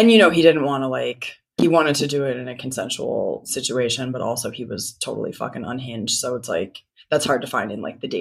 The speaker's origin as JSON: {"language": "English", "town": "Manhattan", "region": "New York", "country": "United States", "tie": "born or raised there", "said": "And then, you know, I grew up in Manhattan, so there's like a lot of fun trouble to get into."}